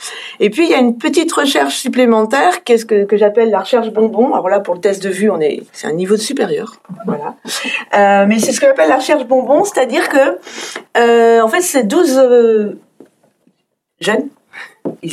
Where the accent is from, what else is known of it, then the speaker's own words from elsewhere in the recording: Hauts-de-France, France; je viens du nord de France, hein, donc des Hauts-de-France